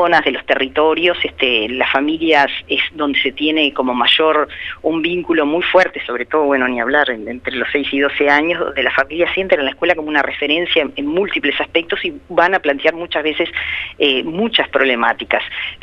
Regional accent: Uruguay; nosotros muchas veces como sociedad uruguaya ponemos el acento en la violencia de los adolescentes

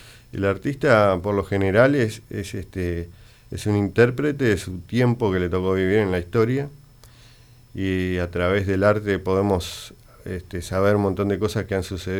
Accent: Montevideo, Uruguay; En el municipio F, sí, exactamente.

